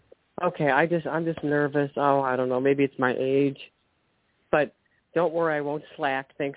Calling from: Ohio, United States; My question, what? Ohio.

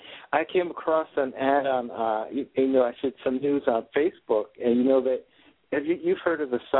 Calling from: Connecticut, United States; I'm calling from Connecticut.

